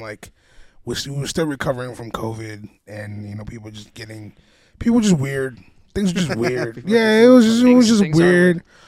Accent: New England, United States; But that was kind of the aesthetic of growing up in New England is getting that snowy winter.

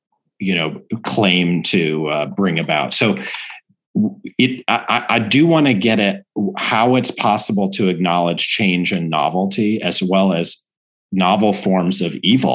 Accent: St. Louis, Missouri, United States; extraordinary book about my hometown, St. Louis

